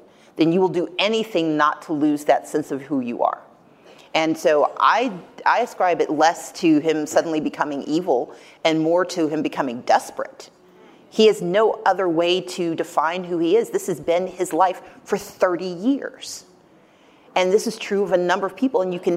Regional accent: Deep South, United States; I'm from the Deep South. It was always Democrats.

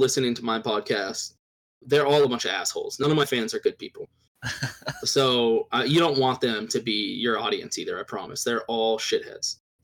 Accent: Raleigh, North Carolina, United States; born there; Okay, yeah. I was born in Raleigh.

